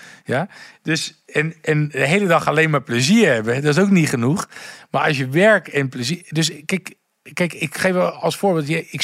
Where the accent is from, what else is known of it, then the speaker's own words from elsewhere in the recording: Gouda, South Holland, Netherlands; now in Amsterdam, Netherlands; Ik kom uit Gouda. En ik heb een onwijs fijn, warm gezin. Maar ja, het is, ik ben nu ook in Amsterdam.